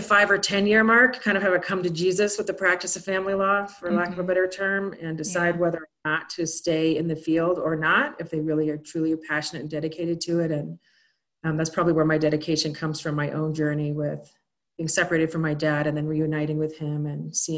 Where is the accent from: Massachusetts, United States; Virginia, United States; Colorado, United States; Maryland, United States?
Colorado, United States; Lafayette; Well, I grew up here in Colorado in Lafayette when it was a much smaller town than it is today.